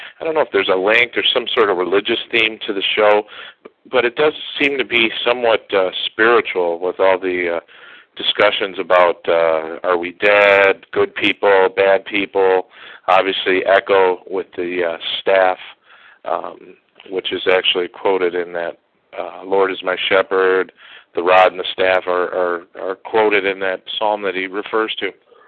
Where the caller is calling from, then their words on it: St. Clair Shores, Michigan, United States; I'm calling from St. Clair Shores, Michigan.